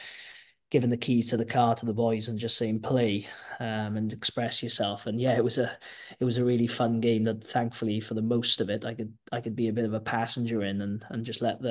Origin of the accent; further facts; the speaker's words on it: Wales, United Kingdom; As Welsh referees, or, you know, I work with, say, Ben O'Keefe or Matty Rinal or whoever it might be.